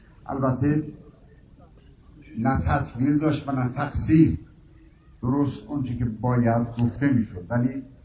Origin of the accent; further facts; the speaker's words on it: Isfahan, Iran; بله ما اصفهانی هستیم